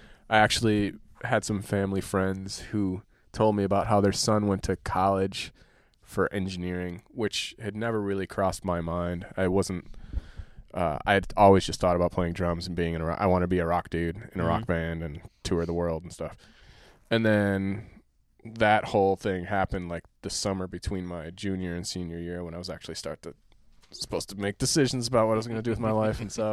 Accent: Green Lake, Wisconsin, United States; Green Lake, Wisconsin.

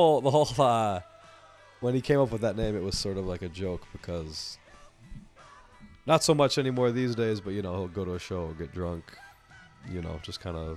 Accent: Minneapolis, Minnesota, United States; I'm from Minneapolis. I was born and raised in Minneapolis. I've lived in Minnesota my whole life.

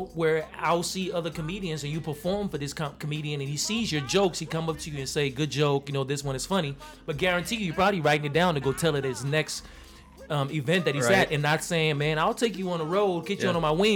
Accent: New York, United States; also born or lived in Monrovia, Liberia / Washington, D.C.; now in Minnesota, United States; Is Monrovia, Liberia, West Africa, and then I grew up in New York, D.C.

